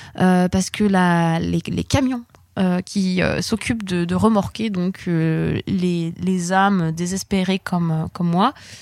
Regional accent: France; accent: French; Et avec mon accent français, je disais aux camionneurs australiens s'ils avaient le droit de passer ou pas

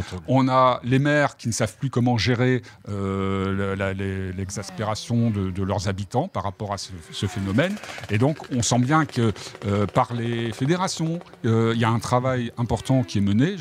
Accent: Austria; Mais ce qui se passe à côté, chez nous, en Autriche

